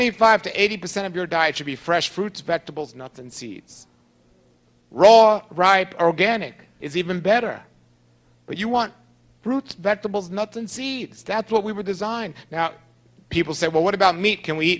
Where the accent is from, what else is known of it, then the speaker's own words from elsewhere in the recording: New York City, New York, United States; For example, I'm from New York City, I don't care how clean the Bible says some fish is, I am not eating fish from the ocean in New York City.